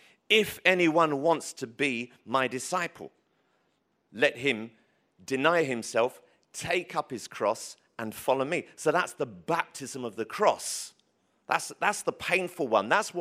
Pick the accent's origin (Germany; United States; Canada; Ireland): Ireland; I'm Irish. It's you can't help yourself. If you're Irish, you drink tea.